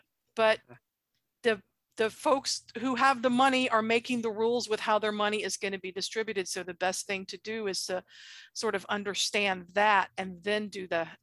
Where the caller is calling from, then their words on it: Atlanta, Georgia, United States; So we're calling today from the Metro Atlanta area, and included in that expanding area full of cars and trees and mosquitoes and everything is Six Flags over Georgia, right?